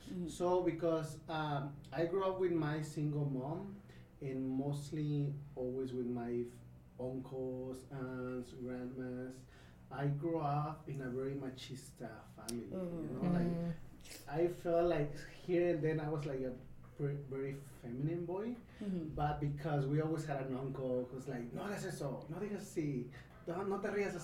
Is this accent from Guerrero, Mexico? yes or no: yes; Acapulco, Guerrero, Mexico; also born or lived in Ensenada; I'm from Acapulco, Guerrero. I was born in Ensenada, and then we moved with my family when I was like 1 or 2 years old to Acapulco. So I always say that I am from Acapulco.